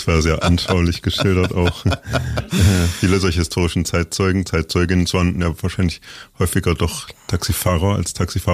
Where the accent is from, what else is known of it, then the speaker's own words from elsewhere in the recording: West Germany, Germany; aber als Westdeutscher bin ich mit der Schaltung irgendwie nicht klargekommen